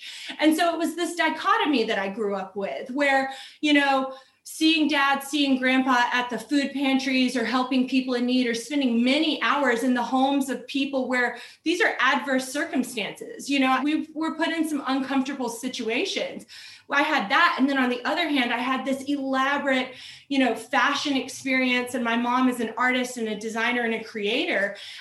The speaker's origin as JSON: {"language": "English", "town": "Waipahu", "region": "Hawaii", "country": "United States", "tie": "born or raised there", "said": "I grew up in Waipahu, Hawaii, and Waipahu has the highest crime rate of like any city in the United States, not just in Hawaii."}